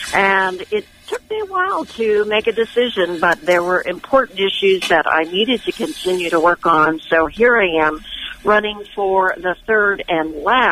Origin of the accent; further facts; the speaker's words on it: Pennsylvania, United States; now in Sonoma County, United States; my husband was transferred to HP here in Sonoma County, and it's been a love affair ever since. We grew up in Pennsylvania.